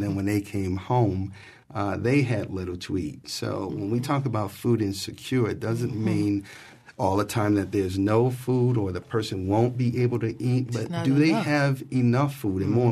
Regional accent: New York City, New York, United States; I always reminisce back when I was growing up in New York City, mm-hmm. Where my mother was receiving government assistance.

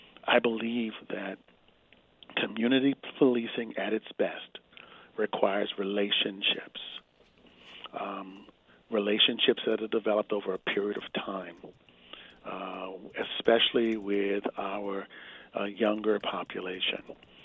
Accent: Boston, Massachusetts, United States; now in Portland, United States; It's the rules that my father taught me when I was young, growing up in Boston.

